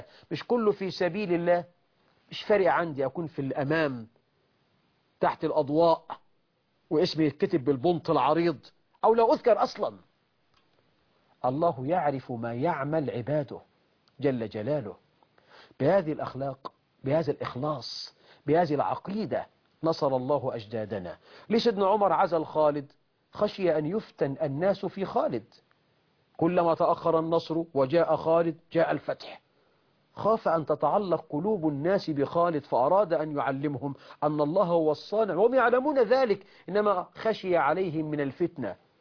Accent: Egypt; بلدنا مصر

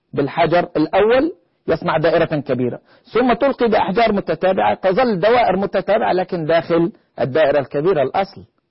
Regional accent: Egypt; born there; حين ولدت في مصر وقيدت من مواليدها

